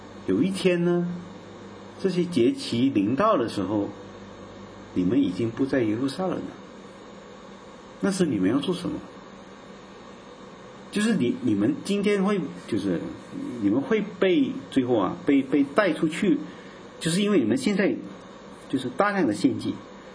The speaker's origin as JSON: {"language": "Chinese", "town": "Chaozhou", "region": "Guangdong", "country": "China", "said": "我们潮州人过日期啊"}